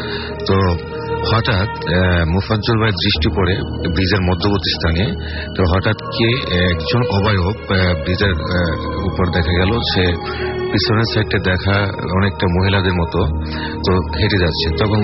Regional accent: Mymensingh, Mymensingh Division, Bangladesh; আমি ময়মনসিংহ থেকে আসছি

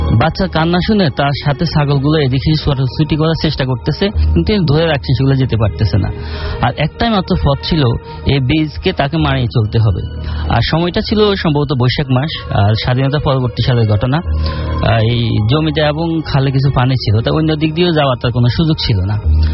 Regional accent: Daganbhuiyan, Chittagong Division, Bangladesh; now in Dhaka, Bangladesh; আমার বাড়ি ফেনী জেলার দাগনভূঞা থানা গোবিন্দপুর গ্রামে। আমি এসেছি মূলত ঢাকা নয়াপল্টন থেকে।

